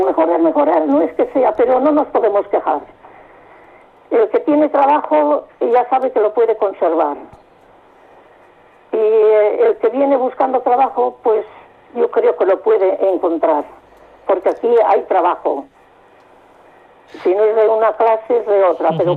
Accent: Spain; now in Norway; Estoy muy contenta con la vida que tuve conmigo desde que salí de España.

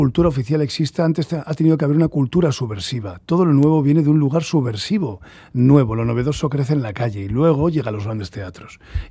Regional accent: Bilbao, Basque Country, Spain; yo no voy a juzgar nunca a Bilbao porque me apasiona y me siento más bilbaíno, bueno, y sobre todo fuera no te puedes hacer ni idea, la gente que me conoce sabe que soy muy bilbaíno.

